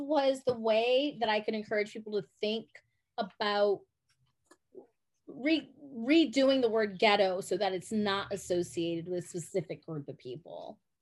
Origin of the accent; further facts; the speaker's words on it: Connecticut, United States; I'm originally from Connecticut. People would be like, oh, Flatlanders.